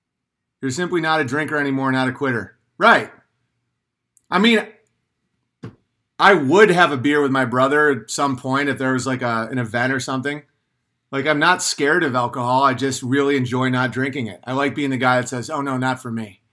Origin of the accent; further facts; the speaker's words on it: New York, United States; I'm from Northern New York, you know? That's what we do. Because it's true. The town I'm from, that's what you do.